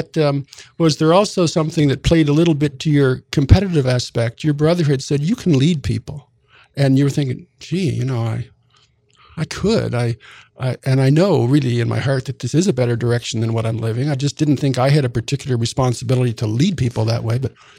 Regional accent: Canada; I'm from Canada

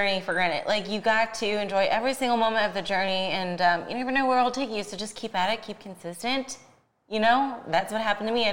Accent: Akron, Ohio, United States; And, like, I'm a girl from Akron, Ohio. I never thought I would even leave Ohio.

